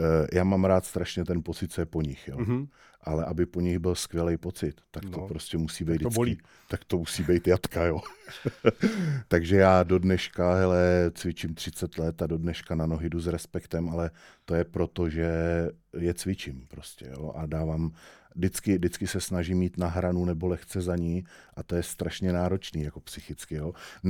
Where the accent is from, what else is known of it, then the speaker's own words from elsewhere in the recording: Svojanov, Pardubice Region, Czechia; já jsem ze Svojanova, jako dostal jsem se, až vlastně na Gimpl jsem se dostal do Poličky a jako ve Svojanově nic nebylo